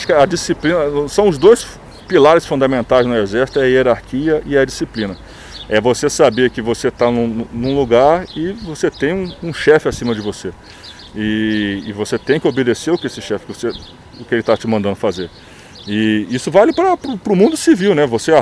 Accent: Brazil; Então, vocês são brasileiros, eu sou brasileiro, então a gente trata todo mundo como irmão.

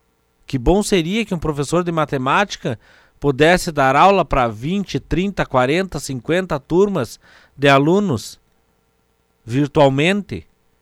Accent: Bom Jesus, Brazil; Lá na minha terra, em Bom Jesus, que deu um pulo, ou se confirmou essa noite, 22 casos já, para uma cidade de 11, 12 mil habitantes.

